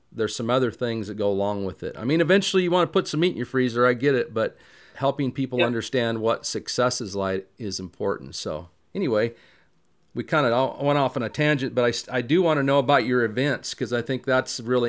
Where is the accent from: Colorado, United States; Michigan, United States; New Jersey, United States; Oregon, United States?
Oregon, United States; Where I grew up in Eastern Oregon, there wasn't really an opportunity to learn in the way that you're talking about.